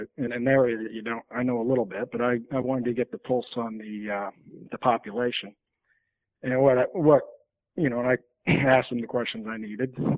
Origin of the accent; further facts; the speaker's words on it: Illinois, United States; moved away as an adult; now in California, United States; Just like I'm from Illinois and I came out to California after college.